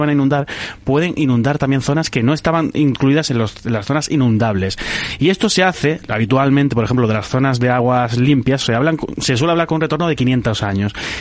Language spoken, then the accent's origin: Spanish; Granada, Andalusia, Spain; en Granada, sin ir más lejos, que yo hablo siempre de mi tierra porque es lo que más he trabajado